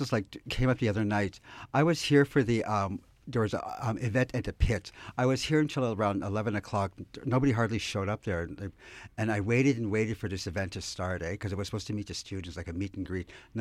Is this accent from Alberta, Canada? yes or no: yes; Alberta, Canada; I'm from originally from the Niitsitapi Confederacy, which is the Blackfoot Confederacy in southern Alberta. I'm from the Piikani Nation